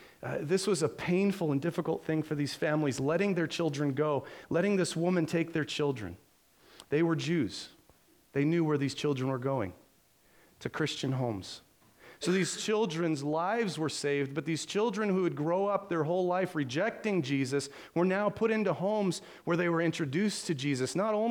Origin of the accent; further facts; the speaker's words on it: Ione, United States; it'd kind of be like growing up in Ione. Now, people, don't misunderstand me. I love Ione. I've always enjoyed Ione. I loved it when I moved here. I was glad to leave, but I'm really glad to be back. This is home.